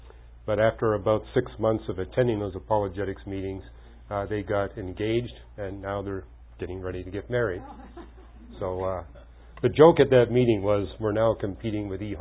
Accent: British Columbia, Canada; where I grew up in British Columbia, we call it a mist if the drops of rain were less than 3/16 of an inch in diameter.

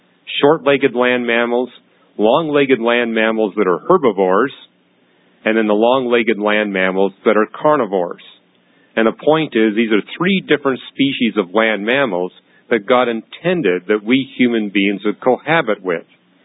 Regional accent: Canada; I grew up in Canada. All the birds migrate in Canada. It's cold there in the wintertime.

